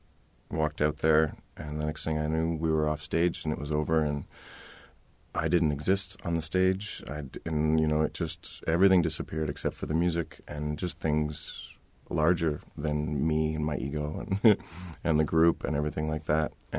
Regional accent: Canada; And being a Canadian as well

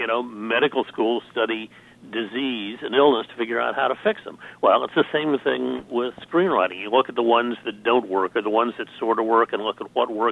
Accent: Bloomington, United States; I have great memories of growing up in Bloomington.

